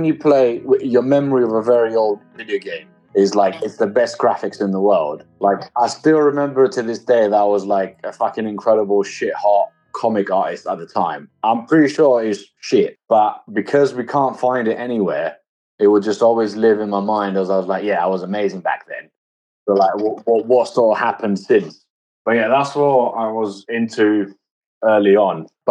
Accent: Corinth, Peloponnese, Greece; I'm bilingual because my mom's from London, she's English, and my dad's from Greece. So I grew up in Greece and then quite a small town near Athens called Corinthos.

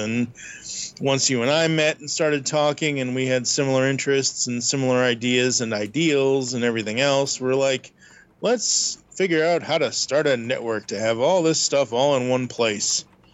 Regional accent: Boston, Massachusetts, United States; Growing up in Boston, Massachusetts, or just south of Boston, actually...

